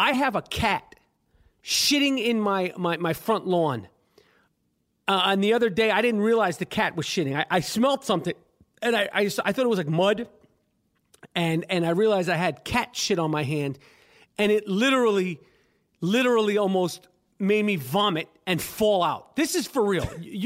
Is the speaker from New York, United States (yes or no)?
yes; New York City, New York, United States; I grew up on the Upper East Side. I like to call it the Upper Beast Side because shit goes down up there, literally.